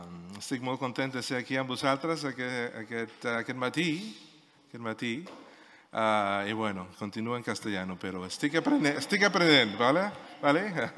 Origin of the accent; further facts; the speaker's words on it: Mexico City, Mexico; moved away as an adult; now in Barcelona, Spain; más o menos mexicano, digo yo, porque sí pasé, nací en la Ciudad de México, pasé los primeros 20 años de mi vida allá, pero pasé los siguientes 30 años de mi vida fuera de mi país y en los últimos 5 acá.